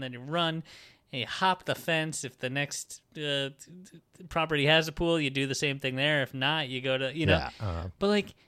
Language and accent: English; New York, United States; I can see where we grew up on Long Island, how that's a freaking really